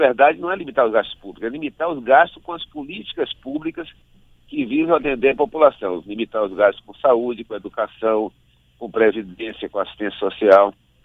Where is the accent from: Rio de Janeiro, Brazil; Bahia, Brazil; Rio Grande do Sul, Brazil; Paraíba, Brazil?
Bahia, Brazil; Salvador; eu sou de Salvador, eu sou servidor da Universidade Federal da Bahia.